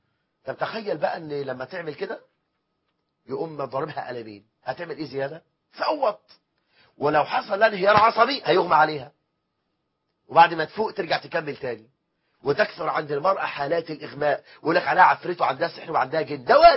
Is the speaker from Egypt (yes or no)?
yes; Egypt; احنا عندنا في مصر 9 مليون امراه مطلقه